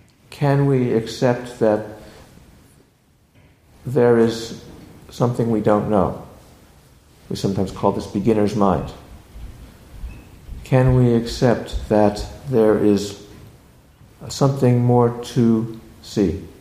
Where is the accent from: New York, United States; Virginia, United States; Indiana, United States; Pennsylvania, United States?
Pennsylvania, United States; I grew up near the Blue Mountains in Pennsylvania.